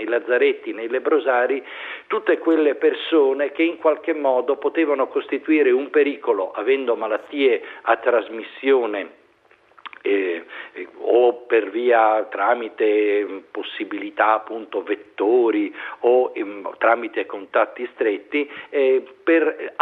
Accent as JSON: {"language": "Italian", "town": "Genoa", "region": "Liguria", "country": "Italy", "tie": "born there", "said": "a Genova, nella mia città natale."}